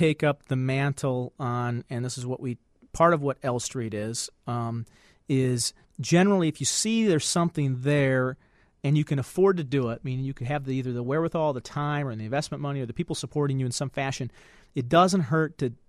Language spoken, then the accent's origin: English; Storm Lake, Iowa, United States; I grew up in Storm Lake, Iowa, yep, which is in the northwest corner by Sioux City